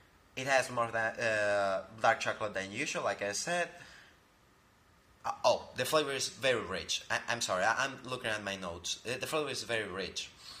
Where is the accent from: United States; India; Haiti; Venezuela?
Venezuela; I am a Venezuelan. I'm from Venezuela.